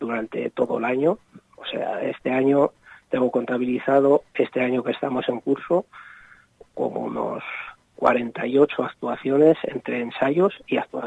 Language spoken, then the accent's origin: Spanish; Burgos, Castile and León, Spain; somos de Burgos, como tú has dicho antes, claro. Es un pueblo pequeñito y en Burgos pues la climatología ya la conocemos.